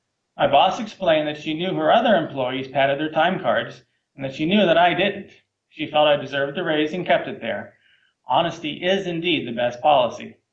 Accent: Pennsylvania, United States; born there; I'm the oldest of four boys. I was born on July 26, 1977, in a small town outside of Pittsburgh, Pennsylvania.

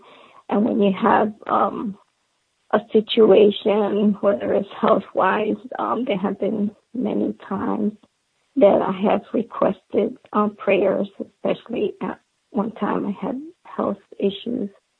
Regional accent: Miami, Florida, United States; also born or lived in New York City; now in Jacksonville, United States; I was born in New York City, and we moved to Miami, Florida in 1969. I currently live in the north part of Florida in Jacksonville area.

